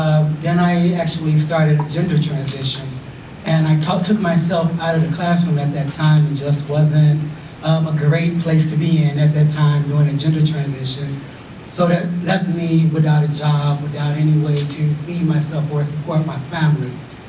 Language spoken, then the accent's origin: English; Chicago, Illinois, United States; I am from Chicago on the West Side, and growing up on the West Side, we didn't see a lot of people who were involved in technology.